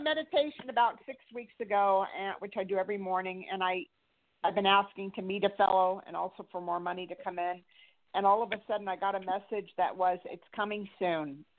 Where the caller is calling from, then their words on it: California, United States; I'm from California.